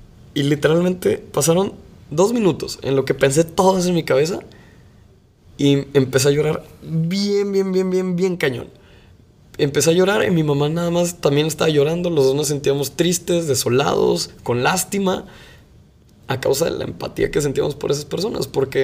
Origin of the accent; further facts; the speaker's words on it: Mexico; los quiero apoyar porque somos mexicanos y nos queremos muchísimo